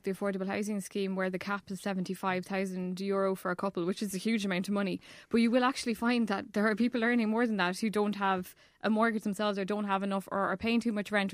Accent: Cork, Munster, Ireland; I'm from Cork, so I've no ability to move home if I want to keep my job

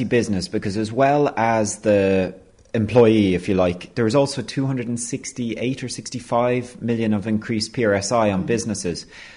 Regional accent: Drimnagh, Leinster, Ireland; I'm from a constituency. I'm from Drimna, South Central, another Sinn Féin stronghold.

